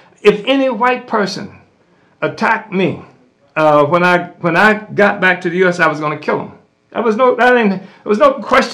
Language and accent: English; Saint Petersburg, Russia; this is the first time I've ever lived in snow, cold weather. I came from St. Petersburg, and literally when I got to Germany